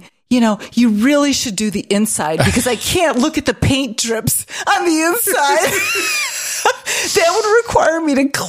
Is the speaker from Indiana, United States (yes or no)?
yes; Hammond, Indiana, United States; Okay, it was. But still, I was from Hammond.